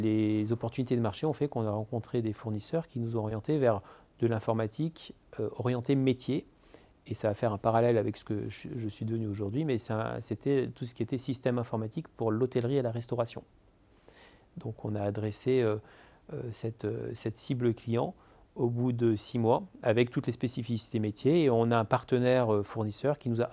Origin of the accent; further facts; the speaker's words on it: Lyon, Auvergne-Rhône-Alpes, France; puisque je suis lyonnais à l'origine